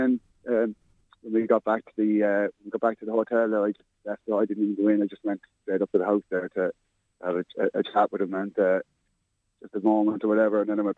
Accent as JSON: {"language": "English", "country": "Ireland", "said": "We're Irish men."}